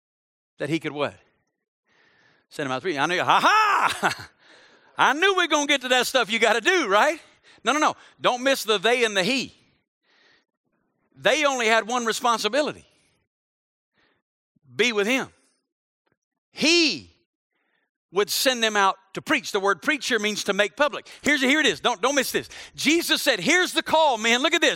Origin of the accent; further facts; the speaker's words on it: Alabama, United States; I'm from Alabama. You don't go to Las Vegas.